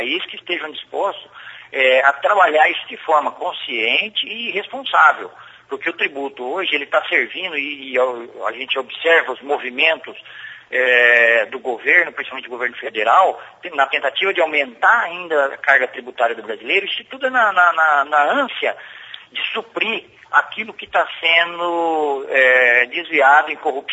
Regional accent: Brazil; partindo já para o campo como brasileiro em si

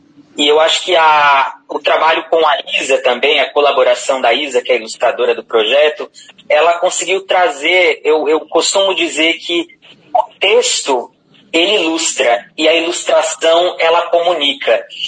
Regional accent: Maringá, Paraná, Brazil; eu nasci em Maringá, minha vida toda aqui, passei por Maringá, né? A minha formação é como ator, eu trabalho muito também fora de Maringá, em São Paulo, Curitiba, mas eu sempre, enfim, tenho residência aqui na cidade, moro

